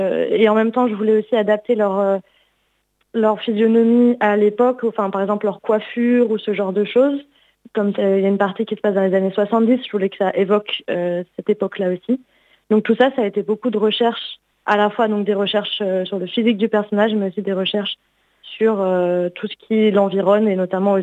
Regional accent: Brittany, France; moi je suis bretonne d'origine

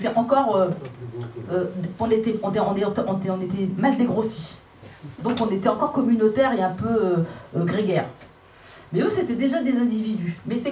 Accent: France; Et là où on a grandi en France, moi j'ai grandi en France

